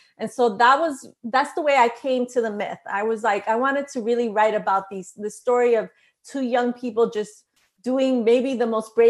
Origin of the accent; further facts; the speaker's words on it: Bronx, New York, United States; So even though I'm writing about the Bronx and I grew up in the Bronx, it does not matter.